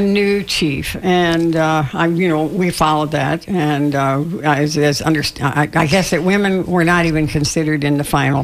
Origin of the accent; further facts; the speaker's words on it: Chicago, Illinois, United States; but also I was from Chicago, and so we certainly historically knew about the Chicago fire